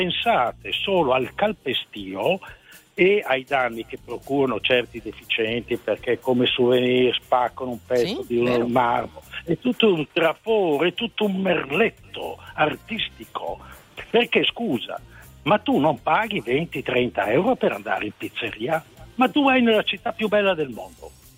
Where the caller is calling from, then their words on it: Modena, Emilia-Romagna, Italy; siamo da Modena.